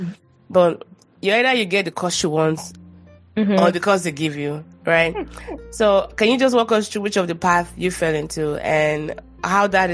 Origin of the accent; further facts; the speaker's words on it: Shomolu, Lagos, Nigeria; I grew up in Shomolo, you know. So my parents were up and coming. So I grew up in tenement buildings.